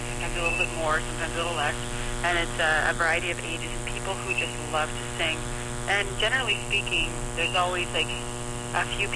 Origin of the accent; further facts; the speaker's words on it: Matachewan First Nation, Ontario, Canada; now in Thunder Bay, Canada; I'm originally from Matachewan First Nations, which is on the other side of the province, which is about a 10-hour drive from here.